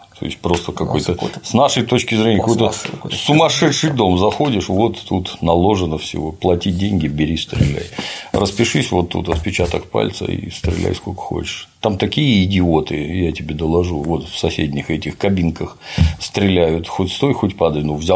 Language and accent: Russian; Russia; now in United States; А вы откуда? Я говорю, я из России.